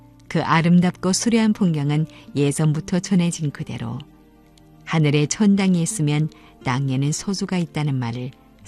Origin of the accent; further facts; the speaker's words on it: Jilin, China; moved away as an adult; 내 고향 연변이 국제적인 관광도시로 부상하고 있음을 직접 눈으로 확인하는 놀라운 순간이었습니다.